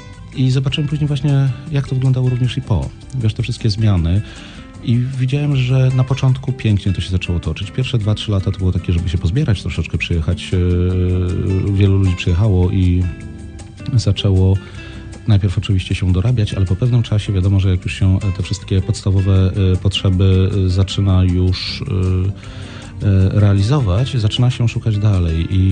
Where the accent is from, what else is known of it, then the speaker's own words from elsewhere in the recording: Zielona Góra, Lubusz Voivodeship, Poland; mieszkając w Zielonej Górze, wychowując się w Zielonej Górze, no jednak się jest w tym środowisku troszeczkę kabaretowym